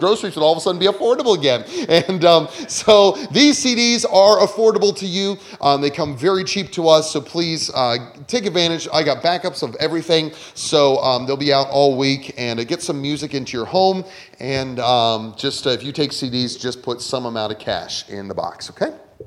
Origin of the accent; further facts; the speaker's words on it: Pennsylvania, United States; I did some growing up in Southwest, about an hour southwest of Pittsburgh. Still in the hills and some beautiful country.